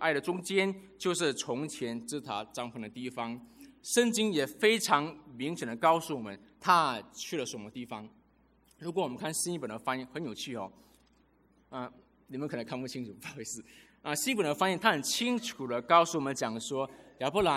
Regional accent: Malaysia; moved away; also born or lived in Auckland, New Zealand / Nelson, New Zealand / Singapore; 那我从小到大我一直不断的搬家，我从马来西亚移民到纽西兰的奥克兰城市，那我从奥克兰城市后来我又走到兰岛的尼尔森去念书，那念完书之后呢，后来我又回到奥克兰城市里面去住。

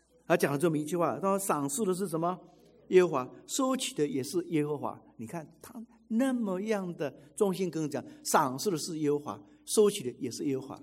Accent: Nantou County, Taiwan; 台湾南投人，家世清寒，唯以清白自傲

